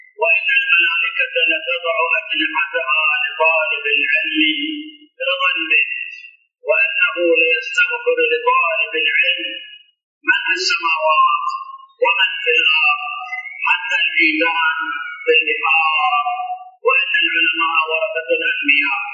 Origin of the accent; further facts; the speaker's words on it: Iraq; moved away; 32 سنة كنت هارب أنا من العراق،